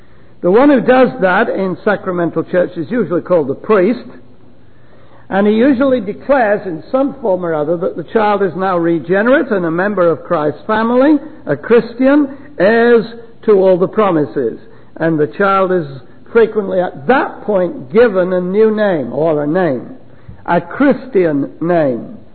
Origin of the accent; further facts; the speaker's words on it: England, United Kingdom; I come from England